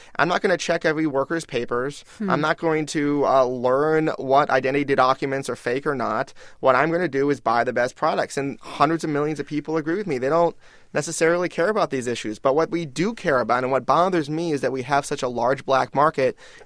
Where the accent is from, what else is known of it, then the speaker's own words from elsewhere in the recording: California, United States; where I grew up in the Southwest and in the United States and California